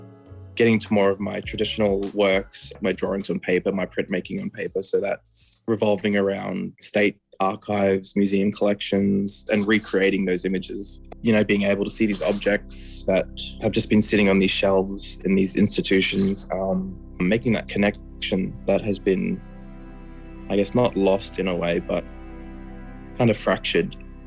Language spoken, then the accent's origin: English; Mackay, Queensland, Australia; now in Brisbane, Australia; And on my father's side, my family come from the Solomons and Vanuatu. Based in Brisbane here, and I grew up in Mackay, up in North Queensland as well.